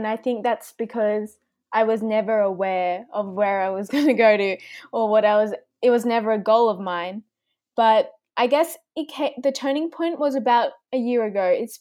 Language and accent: English; Australia; born there; Well, both my parents were born in Korea, but I was born in Australia.